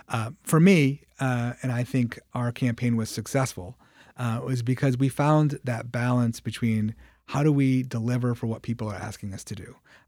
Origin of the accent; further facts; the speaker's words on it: Rochester, United States; make sure that we're delivering for my hometown of Rochester.